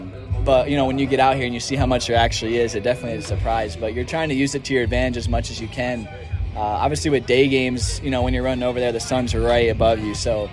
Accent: East Coast, United States; So I'm from the East Coast, but I always love the West Coast

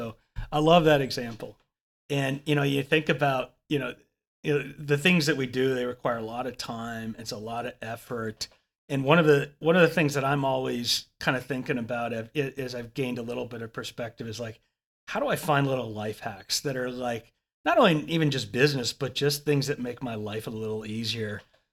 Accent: Texas, United States; I grew up in Texas

